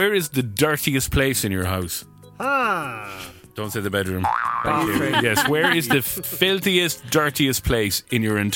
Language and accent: English; Cork, Munster, Ireland; "Oh, we're over from Cork in Ireland."